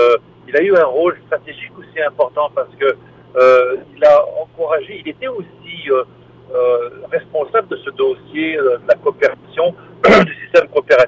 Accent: Ontario, Canada; non seulement chez nous, en Ontario, mais partout au Canada.

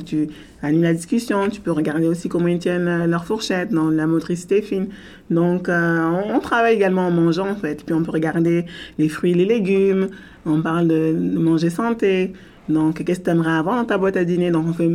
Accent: France; born there; Moi aussi, je suis née en France et j'ai connu ces cantines-là.

